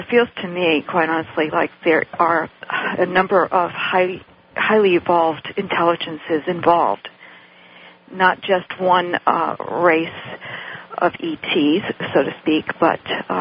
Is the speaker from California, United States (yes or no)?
yes; California, United States; I hail from California, and I go all the way over to see them every year.